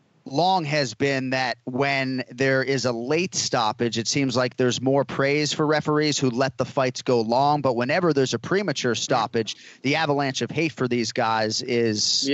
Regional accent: Boston, Massachusetts, United States; now in Florida, United States; I am from Boston. I live from Florida. I live in Florida.

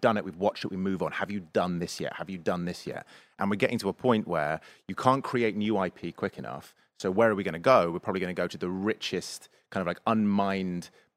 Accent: England, United Kingdom; It's Mario for me. I'm English.

